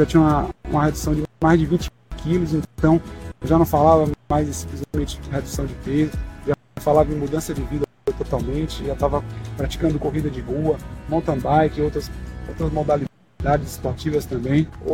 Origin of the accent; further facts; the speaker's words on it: Salvador, Bahia, Brazil; sou de Salvador, Bahia.